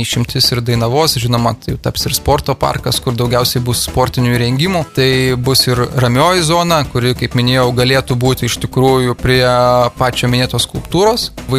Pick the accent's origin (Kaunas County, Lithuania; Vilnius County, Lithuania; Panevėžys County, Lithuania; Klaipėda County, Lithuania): Kaunas County, Lithuania; Kaunas; Iš tikrųjų, mes kauniečiai šviesų parką vadinam